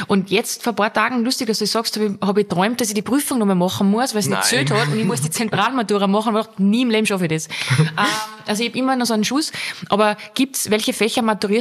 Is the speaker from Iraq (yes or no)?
no; Austria; als Österreicher.